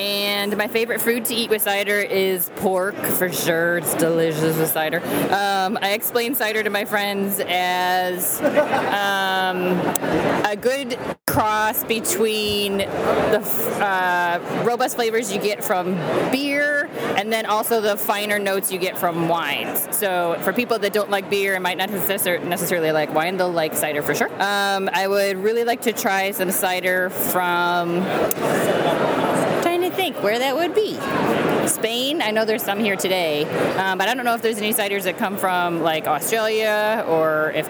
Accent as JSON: {"language": "English", "town": "Chicago", "region": "Illinois", "country": "United States", "said": "I'm from Chicago, Illinois."}